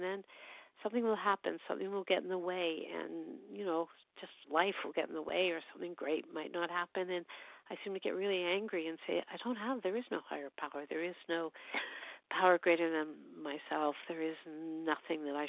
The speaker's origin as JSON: {"language": "English", "town": "Toronto", "region": "Ontario", "country": "Canada", "said": "from Toronto"}